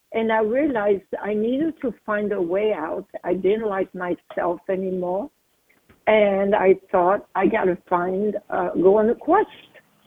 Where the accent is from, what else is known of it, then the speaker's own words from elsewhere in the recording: Cannes, Provence-Alpes-Côte d'Azur, France; now in New York City, United States; Yes, I am exactly from the French Riviera. A lovely town of Cannes, glamorous film festival yearly, and beautiful beaches.